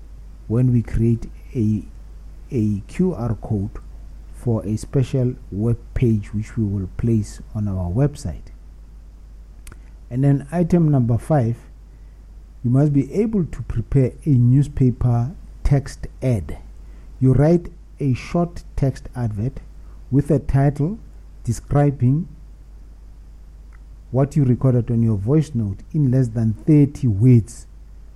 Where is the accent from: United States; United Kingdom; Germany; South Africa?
South Africa; I am a South African citizen wishing to make a difference to my community as well as my country.